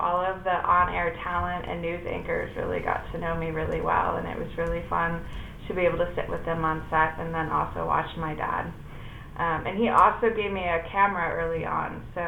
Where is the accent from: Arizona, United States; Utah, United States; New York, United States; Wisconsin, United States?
Wisconsin, United States; Oshkosh; I grew up in Oshkosh, Wisconsin.